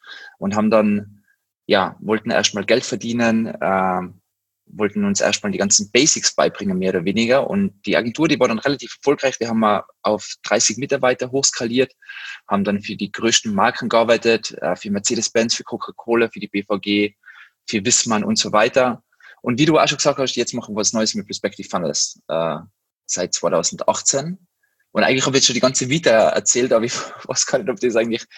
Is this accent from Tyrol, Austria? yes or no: yes; Tyrol, Austria; moved away as an adult; now in Berlin, Germany